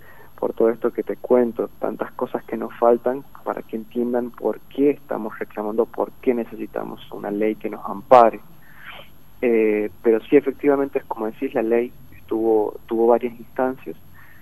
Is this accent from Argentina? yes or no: yes; Villa Unión, La Rioja, Argentina; yo de hecho no soy de Capital, soy de Villa Unión